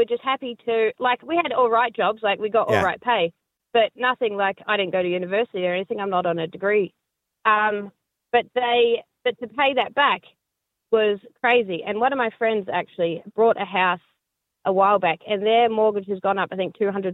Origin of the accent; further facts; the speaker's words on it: New Zealand; now in Australia; So I'm from New Zealand. I moved to Australia and now I live here. We're only 2 years